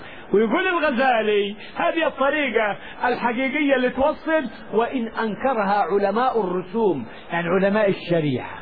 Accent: Egypt; moved away as an adult; now in Saudi Arabia; أول ما جيت من مصر

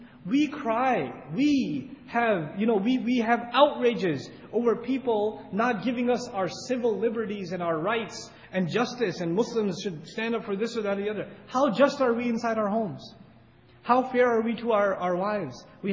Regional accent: New York, United States; now in Texas, United States; at least I haven't had much Texas experience yet, I'm from New York still in my head.

